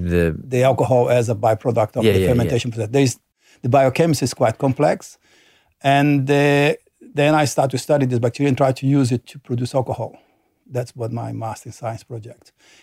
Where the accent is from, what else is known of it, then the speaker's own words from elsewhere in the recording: Brazil; now in Australia; I'm from Brazil.